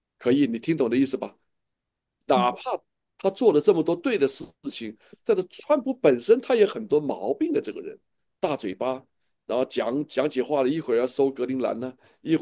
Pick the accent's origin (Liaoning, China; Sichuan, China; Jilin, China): Sichuan, China; 我是四川人，对不对？对头，凉爽是四川的，是吧？我讲的四川话准不准呢、啊？